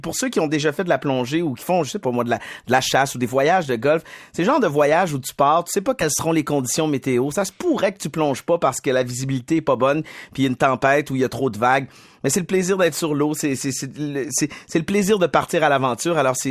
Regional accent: Quebec City, Quebec, Canada; J'ai grandi à Québec

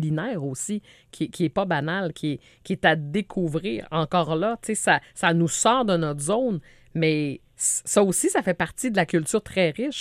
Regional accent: Quebec, Canada; ma région d'origine, c'est le Saguenay, le Saguenay-Lac-Saint-Jean.

